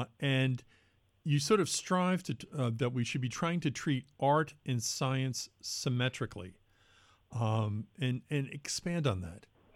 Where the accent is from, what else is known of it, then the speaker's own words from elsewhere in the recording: Watertown, Massachusetts, United States; I grew up with the glass flowers. I grew up in Watertown, Massachusetts